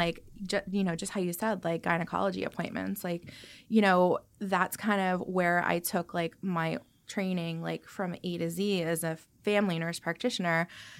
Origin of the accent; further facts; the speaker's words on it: Hopewell Junction, New York, United States; So I'm from Hopewell Junction, so, like, right in the heart of town.